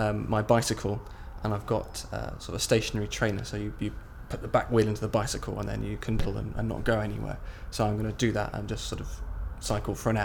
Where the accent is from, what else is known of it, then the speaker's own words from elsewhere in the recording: Oxford, South East England, United Kingdom; I was born on the 13th of June 1984 and I'm from Oxford.